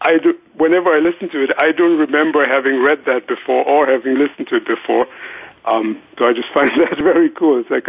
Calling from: Munich, Bavaria, Germany; I'm calling from Munich in Germany.

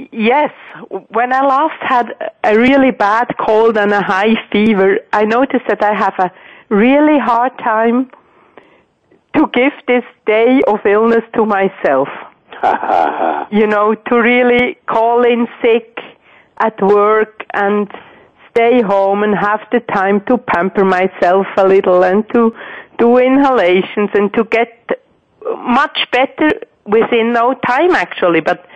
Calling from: Näfels, Glarus, Switzerland; English is a second language; I'm calling in from Switzerland, from a place called Nafels.

